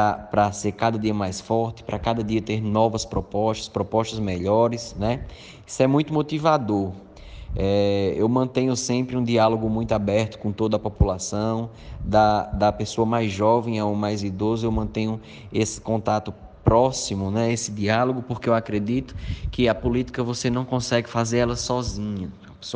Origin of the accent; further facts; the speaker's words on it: Malta, Paraíba, Brazil; em especial para o povo da minha terra, o pessoal aqui de Malta.